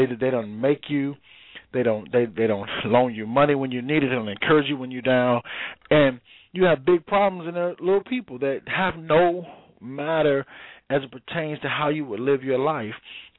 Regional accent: Midwest, United States; accent: country twang; you know, I'm from the Midwest, so it's a little country twang that I have.

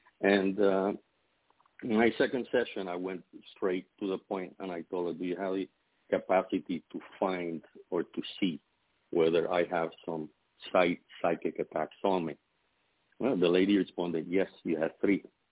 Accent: Puerto Rico; I'm from Puerto Rico.

